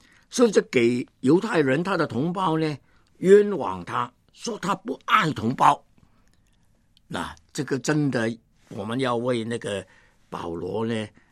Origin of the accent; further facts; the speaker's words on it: Hong Kong; born there; 我是1938年在香港出生。